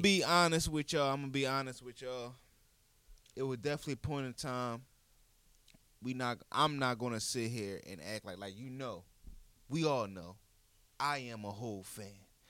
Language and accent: English; Baltimore, Maryland, United States; growing up in Baltimore